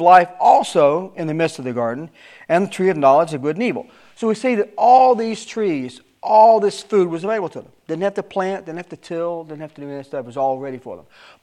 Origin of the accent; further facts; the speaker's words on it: Alabama, United States; I mean, I grew up in Alabama. I mean, on purpose. That wasn't my choice, but I grew up in Alabama.